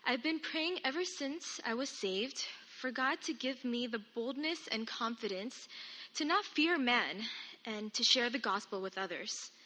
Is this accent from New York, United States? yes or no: no; Gardena, California, United States; For those of you who do not know me, I'm a nurse from Gardena.